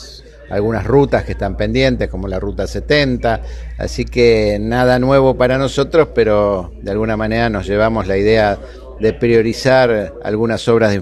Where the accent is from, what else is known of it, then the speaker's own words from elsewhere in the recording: Santa Fe, Argentina; no podemos menos que sentirnos orgullosos como santafesinos